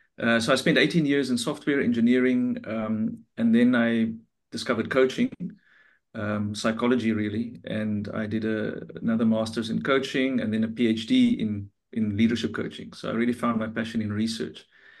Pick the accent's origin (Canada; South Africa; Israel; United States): South Africa; I'm from South Africa, so obviously on the African continent.